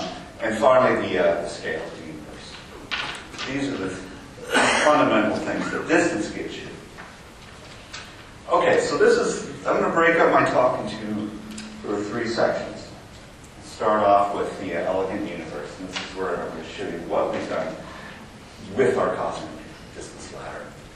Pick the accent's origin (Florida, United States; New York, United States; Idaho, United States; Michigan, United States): Idaho, United States; Where I grew up in Idaho, it was really dark there.